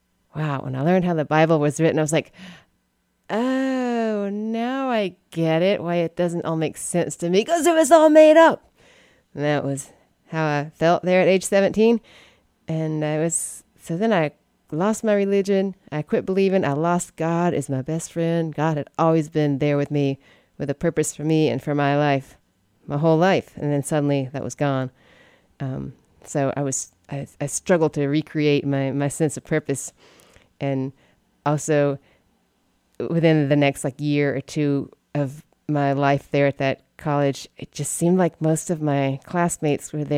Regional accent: Kentucky, United States; also born or lived in Tennessee; Born and raised in Eastern Kentucky, Northeast Tennessee, and went to college in Southwest Virginia for a couple years, all the same region.

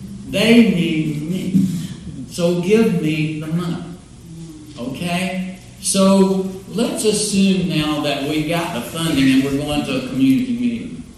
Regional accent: Scottsboro, Alabama, United States; I'm from a notorious southern town. I'm from Scottsboro, Alabama.

